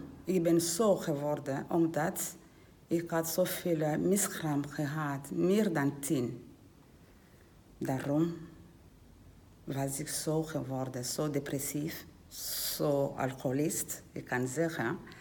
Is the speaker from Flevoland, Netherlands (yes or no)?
yes; Almere, Flevoland, Netherlands; uit Almere.